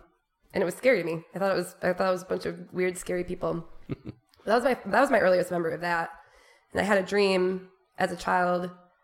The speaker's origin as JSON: {"language": "English", "town": "Lansing", "region": "Michigan", "country": "United States", "tie": "born there", "said": "When I was a kid, I was born in Lansing, Michigan. We lived in an old house by the campus of MSU."}